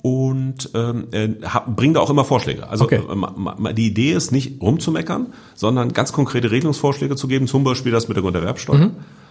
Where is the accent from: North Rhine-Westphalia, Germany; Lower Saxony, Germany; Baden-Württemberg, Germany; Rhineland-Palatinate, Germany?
Lower Saxony, Germany; Hanover; in Hannover, wo ich herkomme